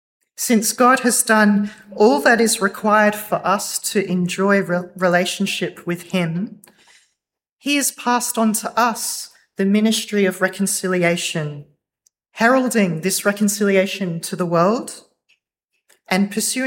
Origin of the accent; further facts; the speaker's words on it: Australia; Growing up in Australia